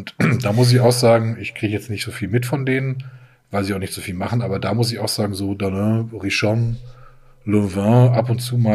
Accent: Germany; Was hätte ich als Deutscher lieber?

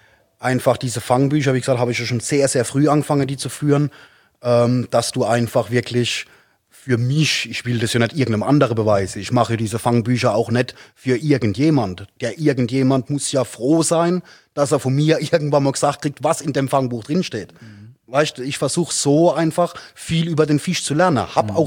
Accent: Rhineland-Palatinate, Germany; born there; Ich komme ja gebürtig aus der Speyerer Gegend.

